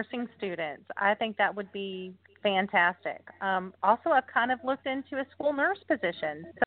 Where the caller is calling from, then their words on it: Houston, Texas, United States; I'm calling from Houston, Texas.